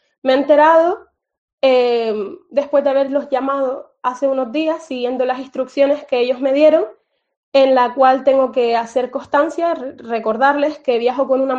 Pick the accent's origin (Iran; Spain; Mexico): Spain; now in Ireland; soy una estudiante española que actualmente reside en Irlanda, donde estoy estudiando y finalizando mi doble grado en la Universidad de Dublín.